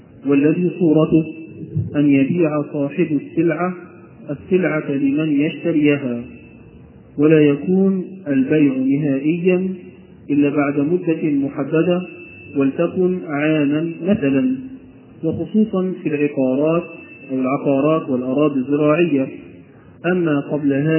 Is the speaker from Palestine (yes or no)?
no; Egypt; في هذا البيت الطيب المبارك في بلدنا مصر